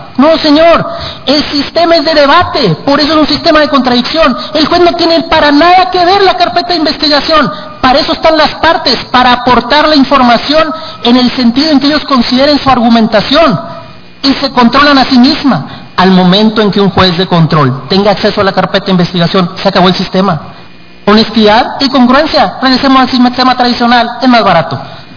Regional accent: northern Mexico, Mexico; se los digo con mucho respeto y como buen norteño

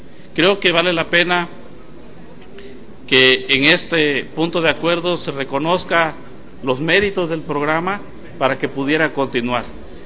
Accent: Guerrero, Mexico; soy originario del estado de Guerrero

